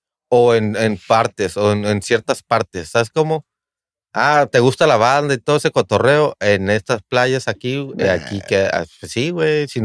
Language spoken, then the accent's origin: Spanish; Mexico; O sea, yo como mexicano voy a España, güey.